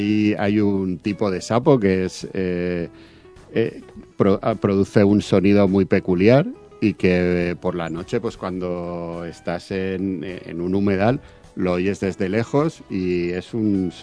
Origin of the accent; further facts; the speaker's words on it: Valencian Community, Spain; yo como valenciano y como muchos años que he trabajado aquí, en este parque